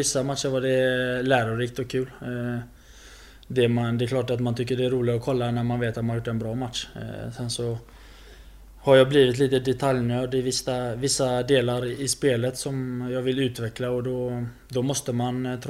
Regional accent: Sweden; Man är född och uppvuxen i Sverige och det är någonstans det alla drömmer om.

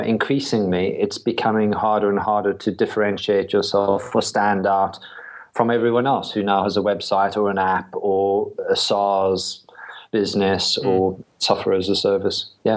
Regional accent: South Africa; born there; Yeah, sure. I was born in South Africa.

